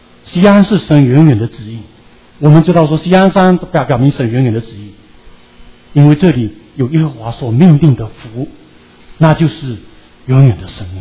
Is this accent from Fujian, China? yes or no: yes; Fuzhou, Fujian, China; 在我们家乡有一个特别的聚会，有一个年长的姐妹，主的仆人，她从福清来到我们福州